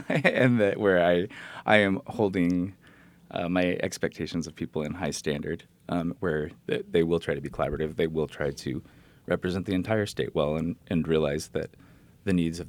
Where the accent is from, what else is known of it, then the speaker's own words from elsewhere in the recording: Drexel, United States; Because I know at my library growing up in Drexel, they had one staff person, one librarian who did everything